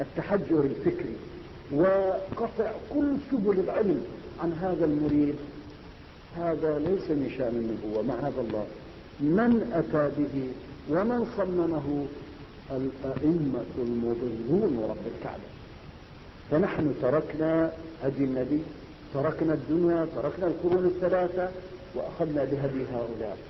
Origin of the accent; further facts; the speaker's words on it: Syria; تجد البابا ورب الكعبة يهوديون باعتراف مسيحي عندنا في سوريا.